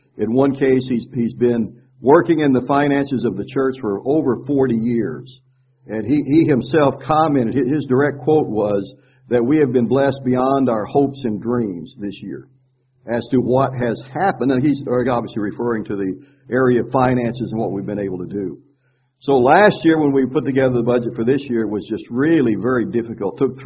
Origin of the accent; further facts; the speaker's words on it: Arkansas, United States; And I tell her, well, you know, I'm from Arkansas. I have a very limited vocabulary.